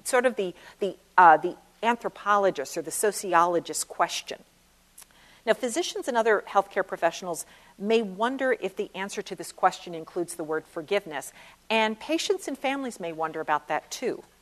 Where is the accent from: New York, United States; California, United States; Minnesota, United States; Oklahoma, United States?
New York, United States; if I talk too quickly because I am from New York, please make some sign of desperation and I'll calm down.